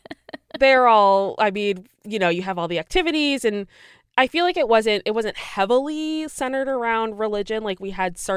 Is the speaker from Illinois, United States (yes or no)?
yes; Chicago, Illinois, United States; now in Maryland, United States; like when we first moved to Maryland, so I'm originally from Chicago. When we first moved to Maryland, there was a scandal about whether or not we would bless gay marriages.